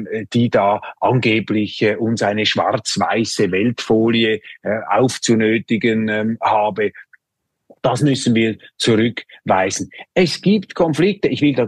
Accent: Switzerland; Ich könnte als Schweizer auch sagen

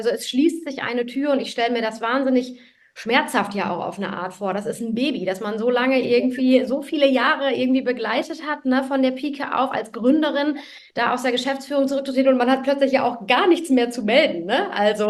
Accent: Lower Saxony, Germany; Also wir, Maike und ich, sind ja beide eigentlich auch so noch nicht so richtig Nordlichter. Wir sind ja im Emsland groß geworden.

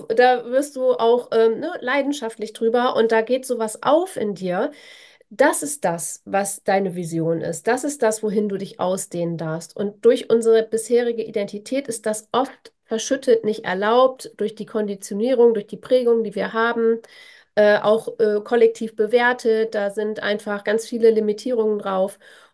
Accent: Bremen, Germany; born there; ich komme ja aus Bremen gebürtig

